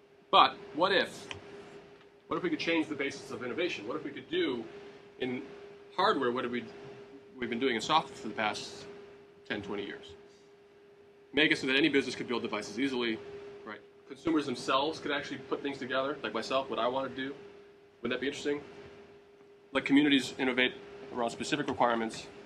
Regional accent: New York, United States; which is I'm from New York. We like to think of things in terms of pizza.

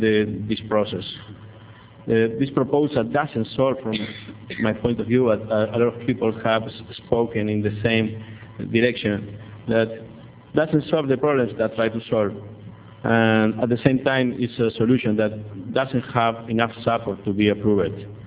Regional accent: Uruguay; English is a second language; I am from Uruguay. This is a small country in South America.

